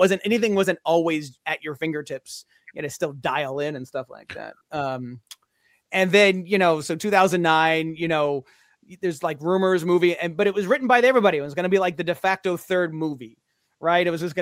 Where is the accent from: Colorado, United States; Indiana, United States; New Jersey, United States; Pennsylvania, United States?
Indiana, United States; Indianapolis; A guy was retired in Indianapolis when I was a kid, because I'm from the Indianapolis area.